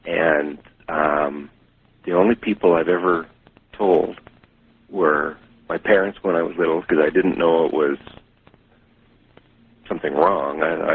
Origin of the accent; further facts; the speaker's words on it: Canada; I'm a Canadian.